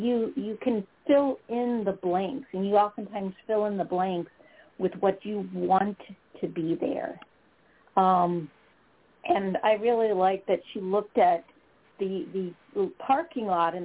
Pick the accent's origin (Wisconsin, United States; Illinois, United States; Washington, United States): Wisconsin, United States; accent: Wisconsin; Well, geez, my Wisconsin accent.